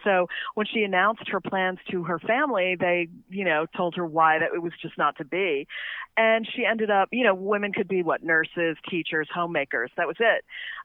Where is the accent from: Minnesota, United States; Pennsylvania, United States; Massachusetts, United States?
Massachusetts, United States; we're from Massachusetts, so there's a lot of politics and, you know, everything like that in daily life. And so I sort of marinated in it growing up.